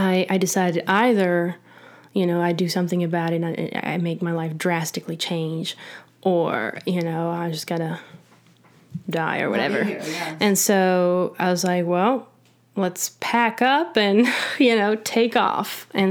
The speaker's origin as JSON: {"language": "English", "country": "Belgium", "second_language": "English", "lives_now": "Nashville, United States", "said": "I'm an artist from Belgium, pop alternative artist, and I live now in Nashville, Tennessee."}